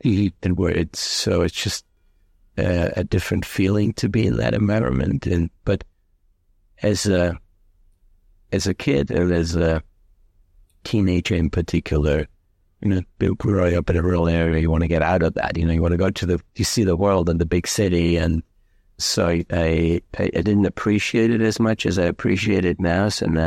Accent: Bavaria, Germany; I grew up in the foothills of the Alps and in Bavaria on a farm that's about a mile and a half outside of a village of 3,000 people, and about an hour and a half outside of Munich, close to the Austrian border, very rural Germany.

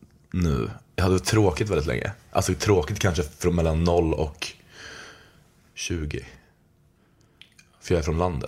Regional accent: Linköping, Östergötland, Sweden; jag är uppvuxen då utanför Linköping

